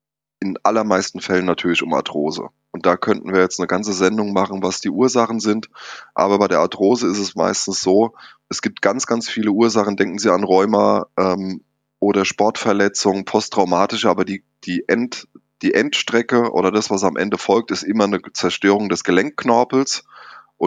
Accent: Frankfurt, Hesse, Germany; Ich komme aus Frankfurt, bin dort Chefarzt am Agaplesion-Markus-Krankenhaus seit Dezember 24, war vorher 11 Jahre an der Unfallklinik in Frankfurt.

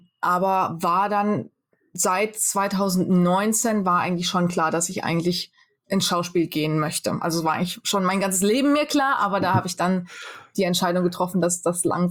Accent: Fulda, Hesse, Germany; Ich bin in Fulda geboren, bin in Pronzell aufgewachsen und war ja die ersten 18 Jahre meines Lebens auch in Fulda, habe das Abitur am Domgymnasium gemacht

